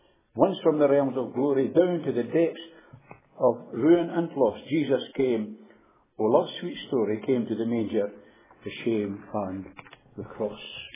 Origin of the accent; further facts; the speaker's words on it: Thornton, Scotland, United Kingdom; born there; I was born in Thornton, Fife.